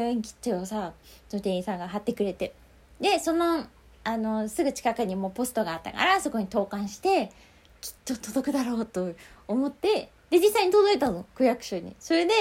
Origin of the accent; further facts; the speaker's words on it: Tokyo, Japan; 東京生まれ東京育ちだからね